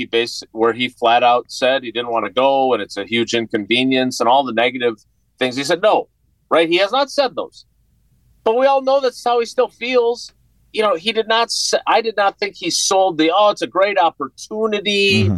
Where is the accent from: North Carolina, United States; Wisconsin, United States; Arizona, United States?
Wisconsin, United States; Milwaukee; You know, again, growing up in Milwaukee with parents who, let's just say, were not the most open-minded people on matters of race or sexual orientation.